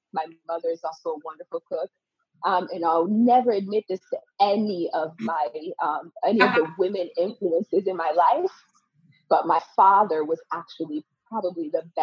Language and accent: English; Connecticut, United States; And that's how I found myself in the States, in the United States. And from that time, I grew up in Connecticut from 10 till about 17 years old. I grew up in Connecticut.